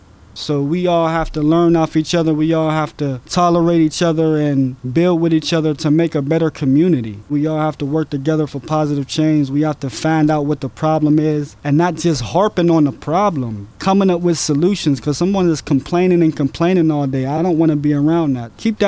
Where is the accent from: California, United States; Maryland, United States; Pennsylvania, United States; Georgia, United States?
Pennsylvania, United States; Pittsburgh; I was born on April 12th, 1976. Actually, I was born in Pittsburgh, PA. Grew up in Bellsouver on the south side of Pittsburgh.